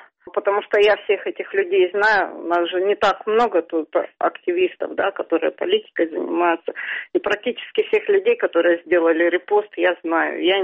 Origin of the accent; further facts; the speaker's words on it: Novosibirsk, Novosibirsk Oblast, Russia; Но, вот смотрите, я же из Новосибирска, у нас тут голосуют более-менее честно.